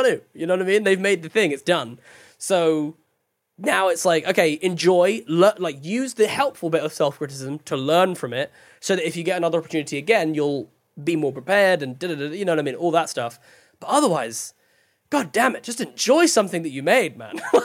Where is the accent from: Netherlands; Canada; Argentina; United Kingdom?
United Kingdom; England; it's very easy to be self-deprecating, you know, as an Englishman.